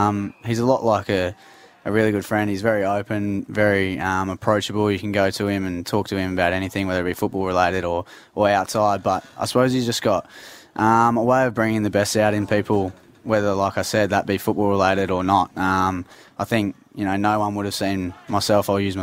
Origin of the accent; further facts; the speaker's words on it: Queensland, Australia; now in Adelaide, Australia; Yeah, so I'm from Queensland originally, so grew up loving rugby league